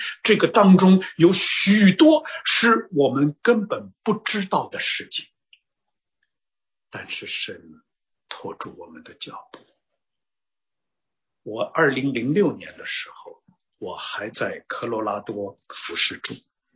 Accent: Shanghai, China; 我听不懂，我是上海人，我听不懂。

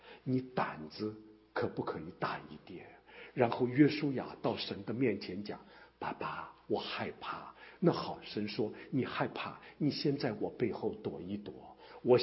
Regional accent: Shanghai, China; 那么我是上海人啊，上海话不叫巷子，巷子是北方话，上海话叫弄堂啊。

